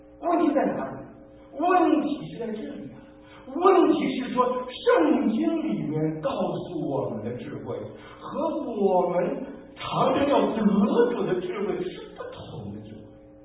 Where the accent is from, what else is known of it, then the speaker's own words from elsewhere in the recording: Beijing, China; 因为我从北京来的